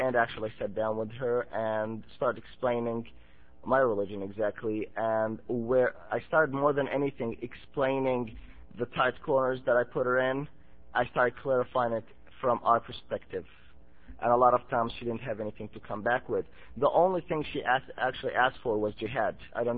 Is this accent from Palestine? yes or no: yes; Palestine; now in United States; Palestine.